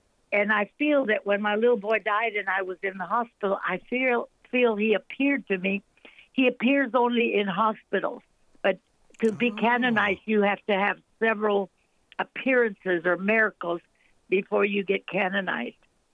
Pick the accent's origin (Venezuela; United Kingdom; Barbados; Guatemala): Venezuela; now in Ingram, United States; Yes, I live in Ingram, Texas, near San Antonio. I'm from Venezuela